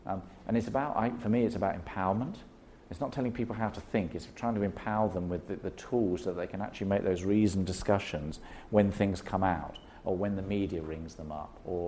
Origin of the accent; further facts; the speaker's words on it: Germany; accent: German; English is a second language; My German accent's a very good accent. I have to do a very good job. Because we believe we're a strong country.